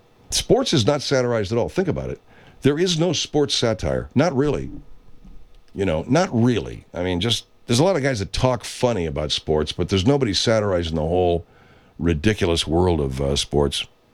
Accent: Seattle, Washington, United States; I grew up in Seattle and I'm a big Husky.

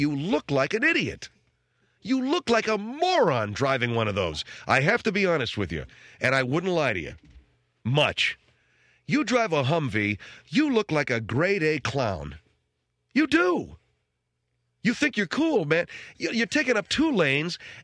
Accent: Arcadia, California, United States; I grew up in Arcadia, so it was a big industry in my town. My little town of Arcadia, the horse racing was a big deal.

